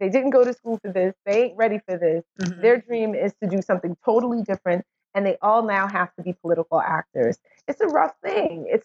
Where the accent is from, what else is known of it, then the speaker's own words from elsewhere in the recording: New York, United States; My introduction to Donald Trump as a New Yorker was the Central Park Five.